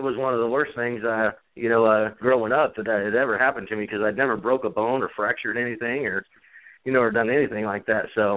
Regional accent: Kokomo, Indiana, United States; I went to a local show in my hometown of Kokomo, Indiana

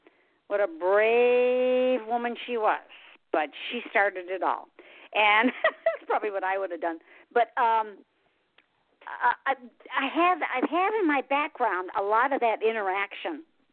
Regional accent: Detroit, Michigan, United States; I was born and raised in Motown, you know, in Detroit.

